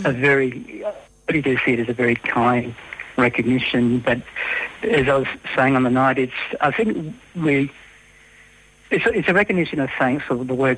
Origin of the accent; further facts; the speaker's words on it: Northern Territory, Australia; I suppose it's sort of growing up in the Territory and, you know, like many people's sort of history is part of the Territory. So my family really goes back to the old telegraph days.